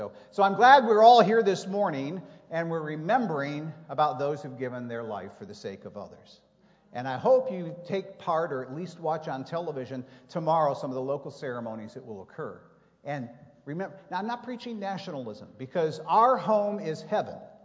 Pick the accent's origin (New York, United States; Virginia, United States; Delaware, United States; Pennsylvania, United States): Virginia, United States; Now, when I grew up in Virginia, this is kind of funny, it was called the War of Northern Aggression.